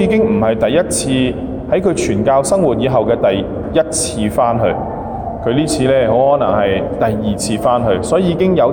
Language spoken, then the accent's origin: Cantonese; Tsing Yi, New Territories, Hong Kong; 青衣就是我的乡下，因为我一直都是青衣的岛民。